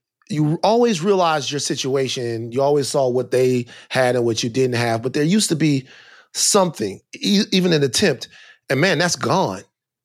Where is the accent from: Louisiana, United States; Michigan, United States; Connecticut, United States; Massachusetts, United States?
Louisiana, United States; Baton Rouge; I'm from Louisiana, born and raised Baton Rouge. We talked about that. Man, it's just different. It really is different.